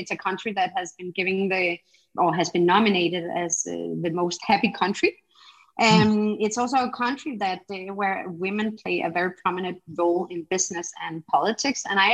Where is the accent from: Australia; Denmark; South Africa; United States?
Denmark; Copenhagen, Capital Region of Denmark; I was born and raised in Copenhagen by a Danish father and a Spanish mother. And I grew up outside of Copenhagen with my two siblings.